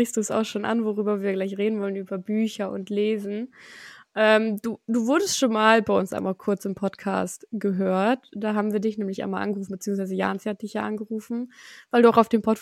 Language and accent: German; Lunestedt, Lower Saxony, Germany; also born or lived in Bremerhaven; Janzi und ich, wir wurden beide in Bremerhaven geboren. Und sind beide aufgewachsen in Lunestedt. Das ist so 20 Minuten von Bremerhaven entfernt.